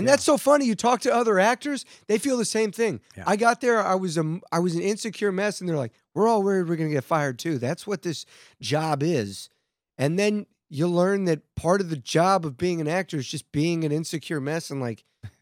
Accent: Atlanta, Georgia, United States; Dude, I'm like suburbs of Atlanta.

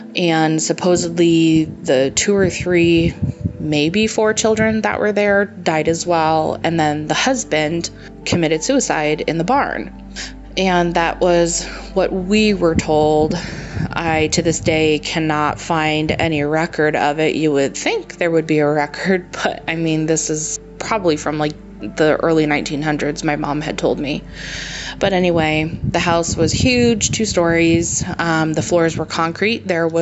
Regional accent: New York, United States; But anyway, I'm originally from New York, and we lived in quite a few houses growing up

